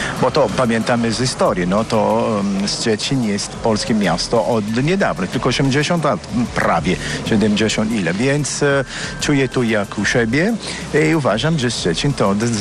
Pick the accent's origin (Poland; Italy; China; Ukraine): Italy; Apulia; Polish is a second language; W naszym regionie, takiej Puglia, 800 kilometrów, a tu de facto urodziłem się nad morzem.